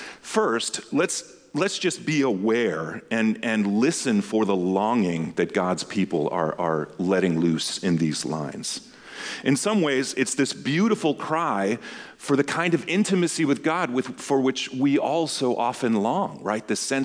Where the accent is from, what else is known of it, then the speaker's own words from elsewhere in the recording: Massachusetts, United States; I'm headed back to D.C., but where I grew up was just outside of Boston in New England.